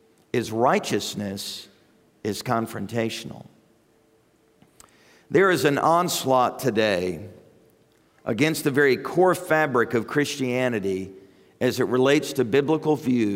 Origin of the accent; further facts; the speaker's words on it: Fort Benning, Georgia, United States; born there; also born or lived in Huntsville, Alabama; I was born in Georgia. I was born at Fort Benning at Martin Army Hospital. And though I was born in the South to Southerners, you know my story. I was moved all over the country as a military brat.